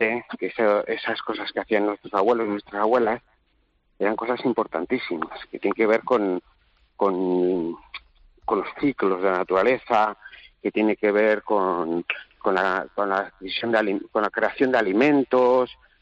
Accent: Basque Country, Spain; born there; Yo no nací aquí porque, bueno, como tantos otros, nací en la inmigración, en el País Vasco, ¿no? Que tanta gente acogió de Castilla en los años 60 y 70, pero luego volvimos, cuando yo era un niño todavía

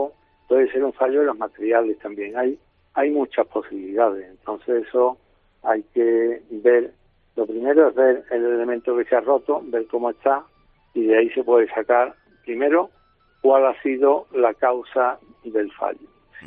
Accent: Seville, Andalusia, Spain; yo como soy de Sevilla

